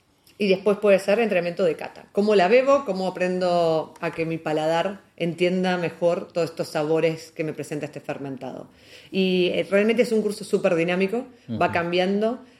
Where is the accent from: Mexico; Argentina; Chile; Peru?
Argentina; Soy de Argentina, lo pueden ver por mi acento.